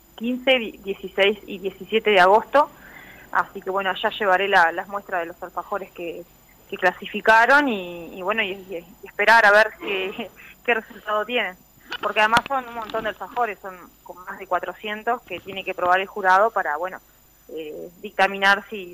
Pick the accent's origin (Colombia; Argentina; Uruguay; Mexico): Uruguay; Parada Suárez, Soriano; A mí me llena de mucho de orgullo decir que vengo de Soriano, mostrar que vengo de Parada Suárez.